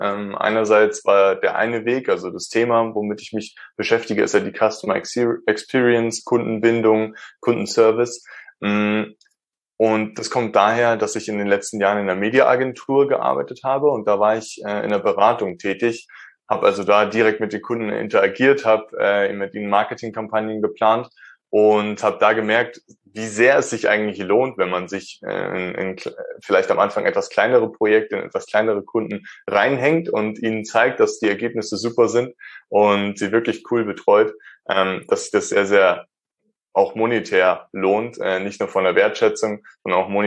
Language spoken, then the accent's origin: German; Starnberg, Bavaria, Germany; Ich komme aus der Nähe von München. Ich wurde hier geboren. Ich wurde in Starnberg geboren. Das ist ein bisschen weiter weg von da, wo ich jetzt wohne.